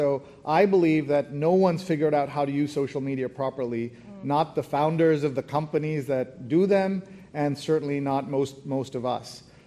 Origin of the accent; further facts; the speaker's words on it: New York, United States; I'm here from New York, and I love coming to Boston, and I'm here just for a few hours